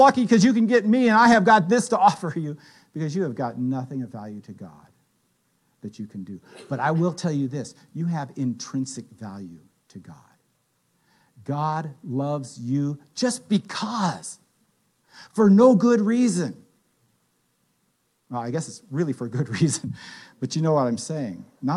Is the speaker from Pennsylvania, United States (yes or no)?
no; Brooklyn, New York, United States; Yeah, I'm from Brooklyn.